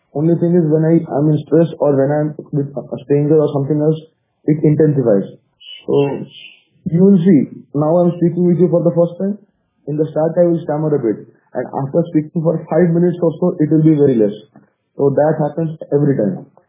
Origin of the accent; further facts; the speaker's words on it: Cuttack, Odisha, India; English is a second language; moved away as an adult; now in Bangalore, India; Basically, I'm from Cuttack in Odisha. For the past 4 years, I have been staying in Bangalore now.